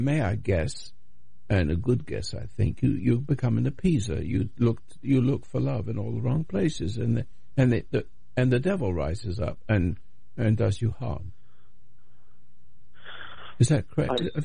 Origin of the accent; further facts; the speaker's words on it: England, United Kingdom; now in United States; England, I'm an Englishman, American, but born in England